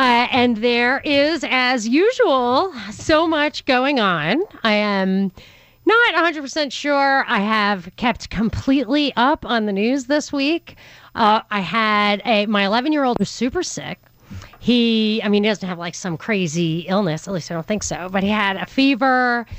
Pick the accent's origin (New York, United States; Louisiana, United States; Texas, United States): New York, United States; So I thought that was hilarious because I'm from New York.